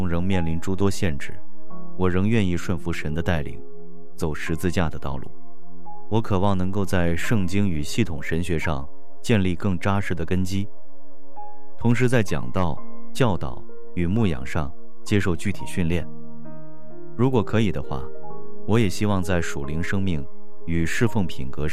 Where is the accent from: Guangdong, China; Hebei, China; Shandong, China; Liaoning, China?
Guangdong, China; 我来自广东，早年在海外求学，主修酒店管理